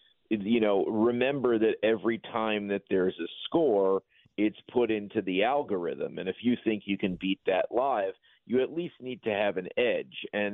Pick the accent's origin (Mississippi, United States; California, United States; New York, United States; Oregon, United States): New York, United States; and I'm this New Yorker screaming, "Salt, salt, not sand